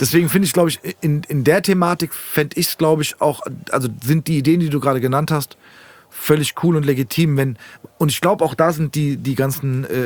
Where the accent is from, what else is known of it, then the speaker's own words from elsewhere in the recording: Neu-Isenburg, Hesse, Germany; Ja, Neu-Isenburg.